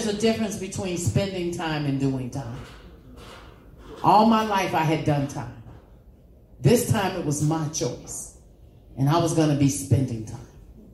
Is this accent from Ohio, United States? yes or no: yes; Hamilton, Ohio, United States; because I was from Hamilton.